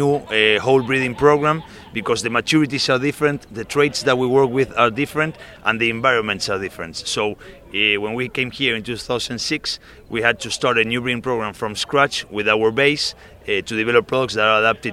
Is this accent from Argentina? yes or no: yes; Argentina; now in United States; I am from Argentina. I have a wife and a kid.